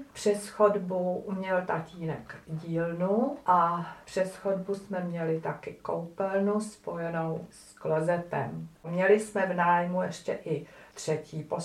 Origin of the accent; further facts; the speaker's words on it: Kolín, Central Bohemian Region, Czechia; Narodila jsem se v Kolíně a celou dobu vyrůstám v Kolíně nebo žiju v Kolíně. Narodila jsem se naproti Savoji v Kolíně, takže uprostřed města, ve staré zástavbě